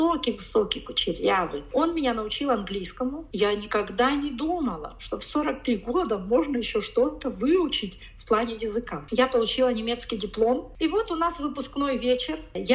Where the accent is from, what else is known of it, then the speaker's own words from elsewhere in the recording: Russia; moved away as an adult; Когда я уезжала из России, повторюсь, мне исполнилось 41 год.